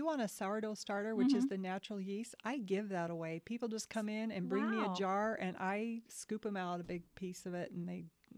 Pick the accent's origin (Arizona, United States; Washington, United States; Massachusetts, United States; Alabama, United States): Arizona, United States; Tucson; I grew up in Tucson. I went to Palo Verde, and then I went to school here in the Valley.